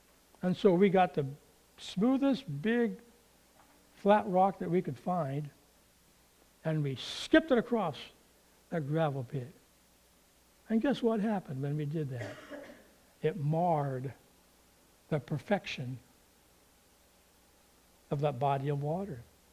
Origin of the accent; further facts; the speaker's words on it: Toppenish, Washington, United States; Now, as we were growing up in Toppenish, out there on the McDonald Road, there was a gravel pit right across the road.